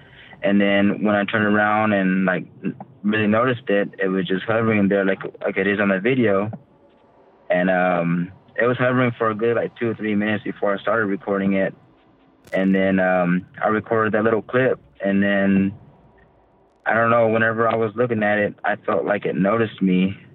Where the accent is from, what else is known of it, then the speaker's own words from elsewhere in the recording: Midland, Texas, United States; I'm from Midland, Texas.